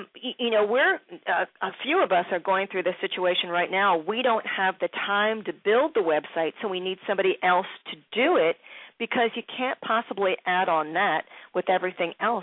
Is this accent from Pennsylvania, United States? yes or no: yes; Jenkintown, Pennsylvania, United States; Because I came from Jenkintown, and I don't even know what's happening there.